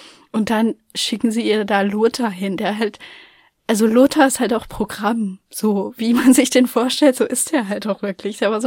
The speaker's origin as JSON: {"language": "German", "region": "eastern Germany", "country": "Germany", "said": "ich komme aus dem Osten."}